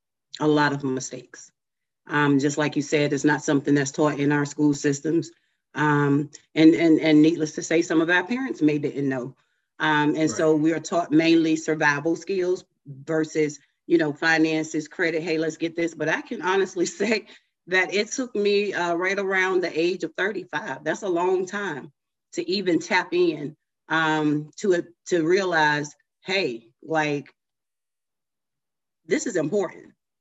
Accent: Southampton, Virginia, United States; now in Covington, United States; everybody. My company is Thomas Unlimited Services. I am from Southampton, out in Virginia. I am out in Covington, Georgia now.

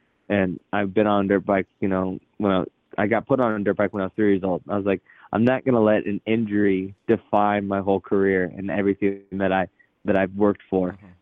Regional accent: Seattle, Washington, United States; so I could go to my hometown race in Seattle the following weekend.

